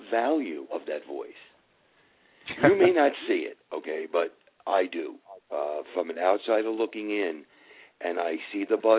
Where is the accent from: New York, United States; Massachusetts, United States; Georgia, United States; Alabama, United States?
New York, United States; now in North Carolina, United States; Hey, listen, I'm a New Yorker, dude. I tell it like it is.